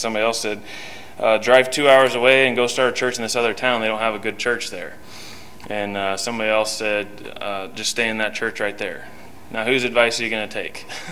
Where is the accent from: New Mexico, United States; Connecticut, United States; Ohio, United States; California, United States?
Ohio, United States; Findlay; also born or lived in Pensacola; I guess briefly I'll tell you, I was raised in Findlay, Ohio, and I just was driving through from visiting my parents last couple weeks.